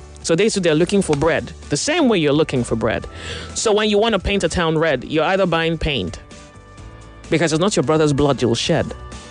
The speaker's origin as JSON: {"language": "English", "country": "Nigeria", "said": "I would be lying because I'm living your pain. I'm Nigerian as you are, yeah?"}